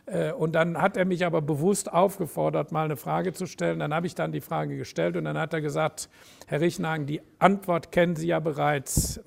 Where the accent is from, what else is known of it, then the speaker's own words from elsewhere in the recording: Cologne, North Rhine-Westphalia, Germany; Wir sind groß geworden in der Bruder-Klaus-Siedlung in Köln-Mühlheim. Die liegt da so zwischen einer Eisenbahnlinie und der Autobahn. In der Nähe vom Autobahnkreuz Leverkusen.